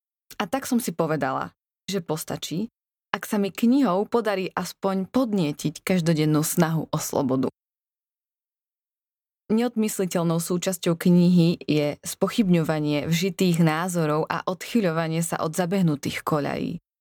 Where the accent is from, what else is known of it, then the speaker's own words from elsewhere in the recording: Michalovce, Košice Region, Slovakia; Pochádzam z Michaloviec a meriam 159 cm.